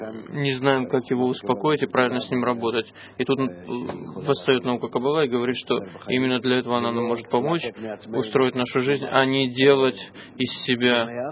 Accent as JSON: {"language": "Russian", "town": "Ness Ziona", "region": "Central District", "country": "Israel", "said": "я из Нестионы"}